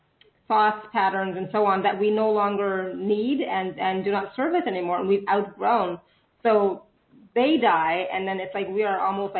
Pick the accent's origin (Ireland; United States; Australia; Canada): Canada; She's Canadian and I'm Canadian